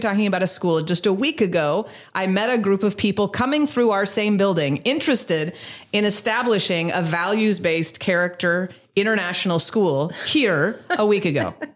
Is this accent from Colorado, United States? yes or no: yes; Colorado, United States; also born or lived in Costa Rica; I have no connection to Indiana. I was raised in Colorado, spent those 20 years in Costa Rica, and had no interest in moving to the Midwest or to Indiana.